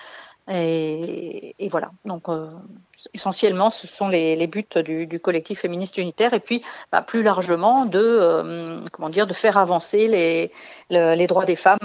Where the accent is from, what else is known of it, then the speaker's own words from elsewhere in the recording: France; trois fois, quatre fois moins presque que chez nous en France